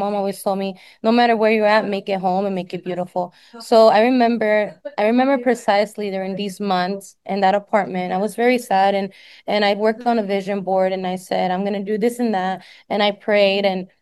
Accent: Dallas, Texas, United States; I will never forget where I'm coming from.

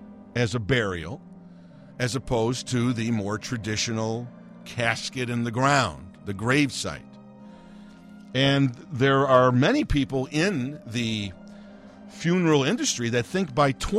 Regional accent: Chicago, Illinois, United States; obviously I was born and raised here in Chicago and have lived here my whole life, so I said I would like a piece of me here sprinkled somewhere in the city.

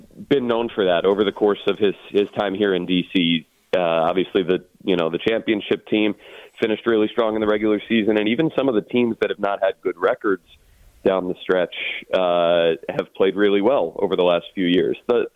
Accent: Silver Spring, Maryland, United States; Spring. I went to Einstein, went to University of Delaware. And yeah, grew up a Skins fan.

